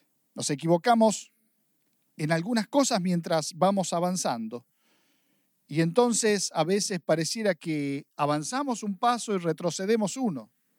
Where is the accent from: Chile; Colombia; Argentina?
Argentina; como buen argentino estamos acostumbrados